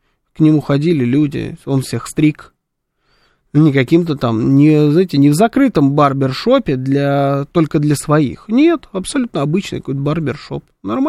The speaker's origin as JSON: {"language": "Russian", "country": "Uzbekistan", "said": "Я сама из Узбекистана родом."}